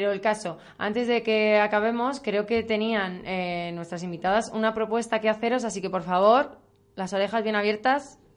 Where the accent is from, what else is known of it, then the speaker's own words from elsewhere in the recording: Moratalaz, Community of Madrid, Spain; Yo que soy de Moratalá, siempre ha habido un espacio en el que podamos ir gente joven a estar.